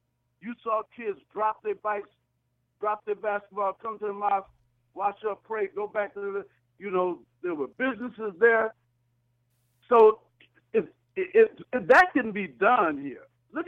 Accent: Milwaukee, Wisconsin, United States; the closest I ever came to living in a community in America outside of where we grew up in Milwaukee

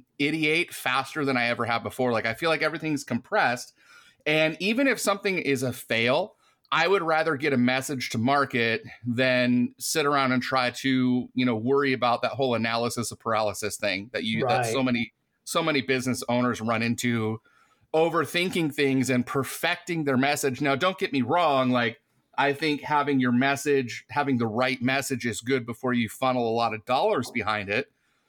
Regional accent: Lisbon, Ohio, United States; I'm from Lisbon, Ohio, which is a super small town south of Cleveland, about an hour south of Cleveland.

